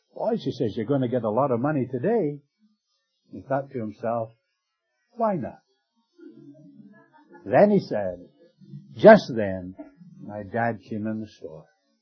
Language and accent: English; Scotland, United Kingdom; being a Scot